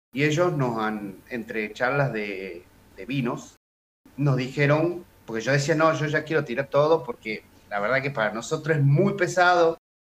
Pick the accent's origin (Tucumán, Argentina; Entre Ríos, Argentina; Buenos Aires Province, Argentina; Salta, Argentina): Tucumán, Argentina; San Miguel de Tucumán; nosotros somos de San Miguel de Tucumán, y ellos sería el interior, por llamarlo de alguna forma